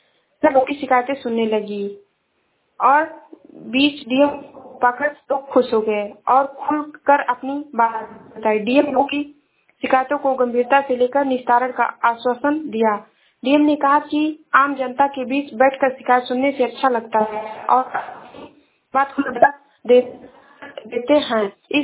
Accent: Uttar Pradesh, India; मैं जिला श्रावस्ती से हूँ।

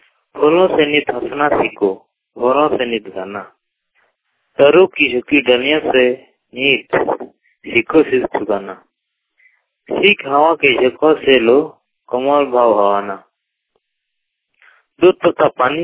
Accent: Jharkhand, India; ग्राम छुटासपुड़िया post कजला था थाना अस्करीपुरा जिला दुमका के रहने वाला हूँ।

